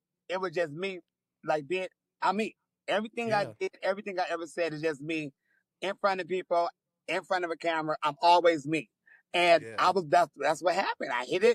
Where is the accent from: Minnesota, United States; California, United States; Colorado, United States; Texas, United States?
California, United States; San Diego; because I'm from San Diego, and they was having a … contest because she was coming to town.